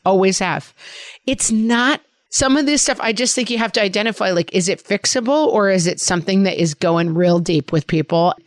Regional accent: New York, United States; accent: New York; I have, you know, my New York accent people don't like.

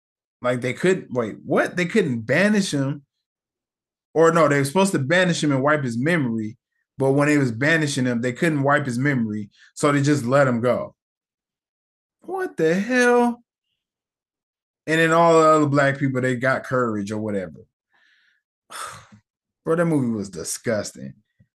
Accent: United States; You know, maybe it's because I'm from America. So like almost everyone in America talks like different or with different accents.

